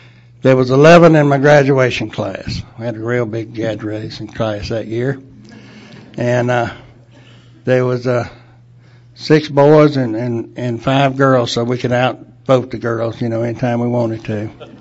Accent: Louisiana, United States; English is a second language; I was raised down in South Louisiana. I came from a Cajun family. When I started school in the first grade, I had a hard time speaking English.

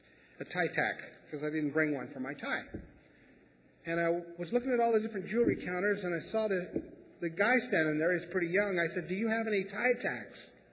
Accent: California, United States; I grew up in Southern California.

